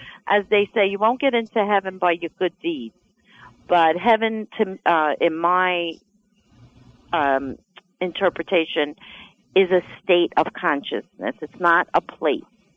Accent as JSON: {"language": "English", "region": "New York", "country": "United States", "said": "being the skeptic that I am and being a New Yorker at heart."}